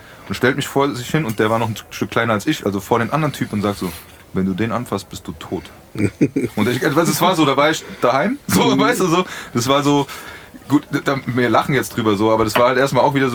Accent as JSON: {"language": "German", "town": "Frankfurt", "region": "Hesse", "country": "Germany", "said": "wir sind Bockenheimer, wir sind Frankfurter"}